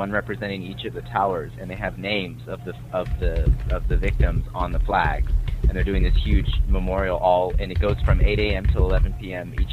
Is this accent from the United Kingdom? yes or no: no; New Mexico, United States; Well, I'm originally from New Mexico.